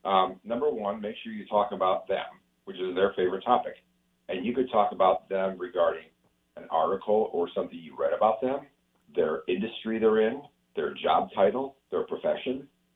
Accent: Ohio, United States; And for example, I was born and raised in Ohio.

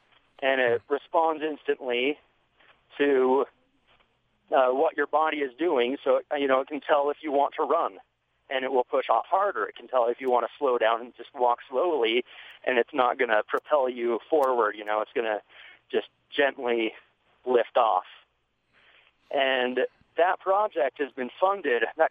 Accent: Logan, Utah, United States; now in Ridgway, United States; Yes, I grew up in Logan, in North Logan

